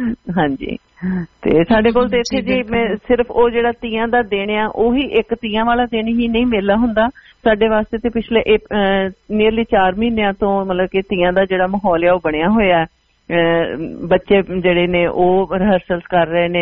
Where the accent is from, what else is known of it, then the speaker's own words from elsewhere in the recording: Punjab, India; ਕਿਉਂਕਿ ਜਿਹੜੇ ਅਸੀਂ ਪੰਜਾਬ ਤੋਂ ਆਉਂਦੇ ਹਾਂ